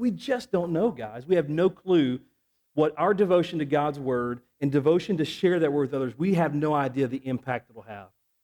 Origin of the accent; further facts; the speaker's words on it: Tennessee, United States; I'm originally from Middle Tennessee